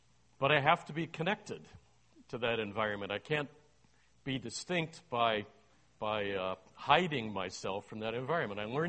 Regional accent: United States; now in Toronto, Canada; I'm an American-Canadian and have been here almost exactly 38 years. It was 38 years ago this month that my family immigrated to Toronto

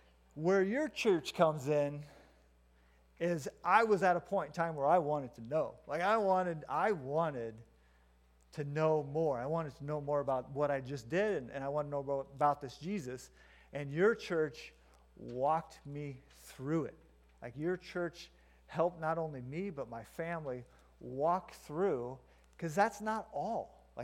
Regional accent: Stanton, United States; born there; One is I was born here in Stanton, if nobody knows that.

